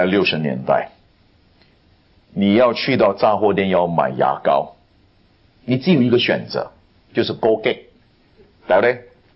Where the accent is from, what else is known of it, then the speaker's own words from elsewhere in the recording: China; 我们中国人读书真了不起，但我们中国人不会做学问